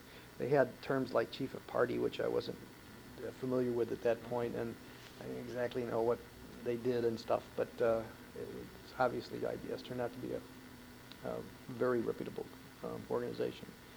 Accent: Hamburg, New York, United States; also born or lived in Jamestown; I went to high school at a place called Hamburg, New York, outside of Buffalo.

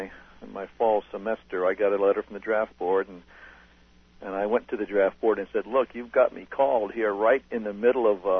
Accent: Georgia, United States; born there; and I was born in Georgia, so I was a little bit more used to the humidity than

